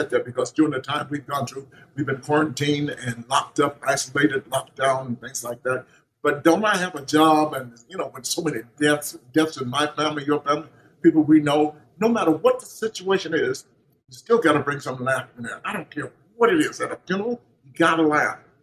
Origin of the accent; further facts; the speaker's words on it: Atlanta, Georgia, United States; I talk about little funny things about how poor we were growing up in Atlanta.